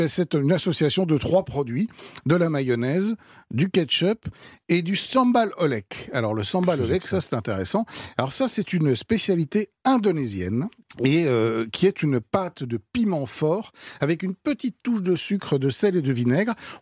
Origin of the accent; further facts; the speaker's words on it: Belgium; Cette sauce samouraï, elle est née chez moi, en Belgique.